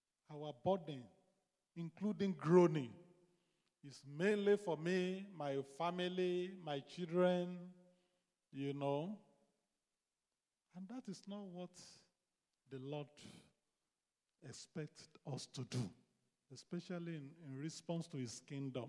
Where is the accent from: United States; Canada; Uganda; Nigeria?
Nigeria; You know, as a Nigerian, when we were growing up, we have been living together with the Fulani X-Men.